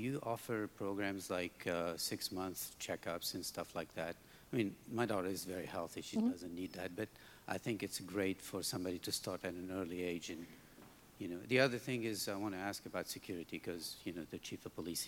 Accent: Louisiana, United States; I'm from Louisiana, and my daughter is in the College of Engineering.

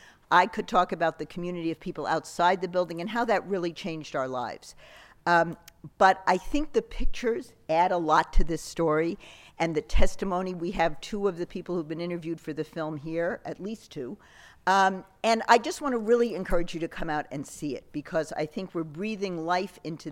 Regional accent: New York, United States; I mean, I grew up in Manhattan. I grew up riding the subways of New York.

